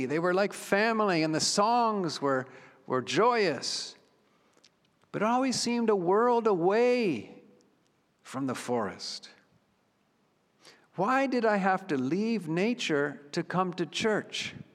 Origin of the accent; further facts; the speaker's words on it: Toronto, Ontario, Canada; now in Kitchener, Canada; I grew up in Toronto, Willowdale Christian Reformed Church and Willowdale Christian School, just off Yonge Street.